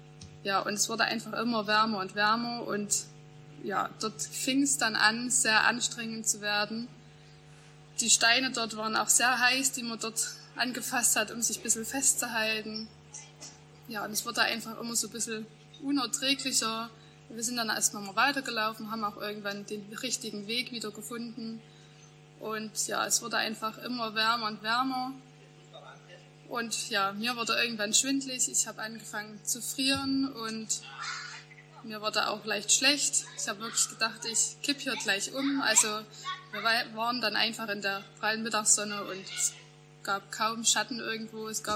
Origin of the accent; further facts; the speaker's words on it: Königswalde, Saxony, Germany; ich komme aus Königswalde.